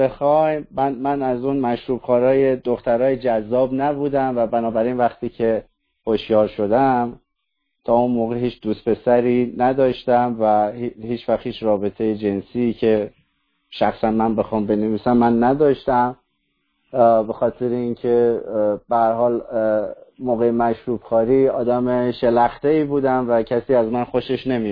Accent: Iran; من با ایشون بگو بخند میکنم میگم ما ایرانی هستیم

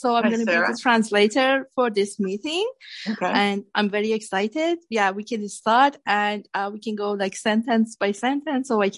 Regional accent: Shiraz, Fars, Iran; توی بچگیم تو ایران زندگی کردم، توی شیراز. I'm from Shiraz too.

